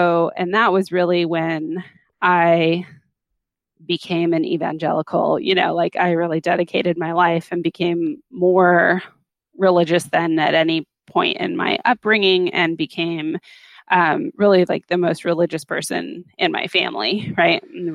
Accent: Los Angeles, California, United States; So I grew up in a Christian home. My parents, though, were both from the Midwest. I grew up in Los Angeles

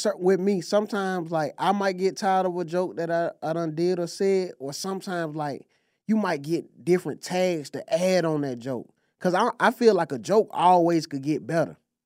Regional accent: Atlanta, Georgia, United States; Yeah, I'm from Atlanta, yeah.

